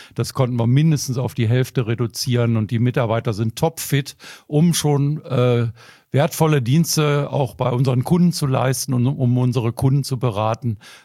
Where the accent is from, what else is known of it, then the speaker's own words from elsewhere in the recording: Mülheim, North Rhine-Westphalia, Germany; Ja, ich bin ein Kind des Ruhrgebiets, also im Pott sozusagen.